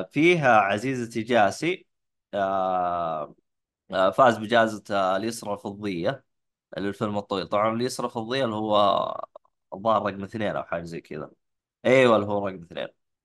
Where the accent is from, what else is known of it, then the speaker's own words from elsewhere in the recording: Saudi Arabia; لأن أنا جالس أشوف إنه المسؤولين عندنا في السعودية